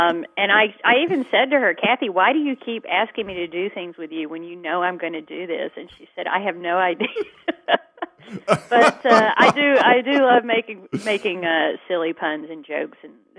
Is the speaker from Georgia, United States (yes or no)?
yes; Georgia, United States; So, you know, that's my little gift to my home state.